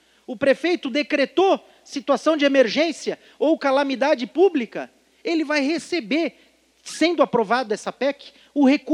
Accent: Blumenau, Santa Catarina, Brazil; nós, né, deputado Ismael, que somos do Vale do Itajaí, Blumenau

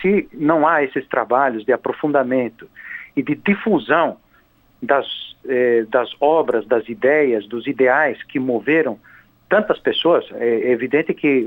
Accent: São Paulo, Brazil; born there; sou sobrinho do ex-governador … Eu nasci em São Paulo e fiquei muito tempo fora, quer dizer, toda a vida profissional, mas a minha mãe é irmã do ex-governador.

